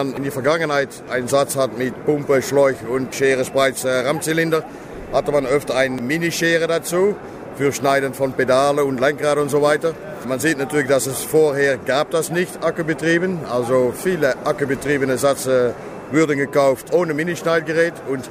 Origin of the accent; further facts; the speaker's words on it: Netherlands; German is a second language; Ich komme aus Holland, also das erklärt einiges hoffentlich.